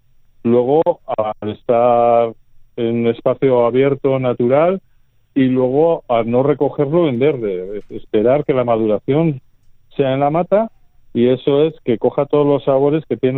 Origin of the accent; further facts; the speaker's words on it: Aretxabaleta, Basque Country, Spain; Sí, bueno, al final es el tomate de mi pueblo. Yo soy de Arechavaleta.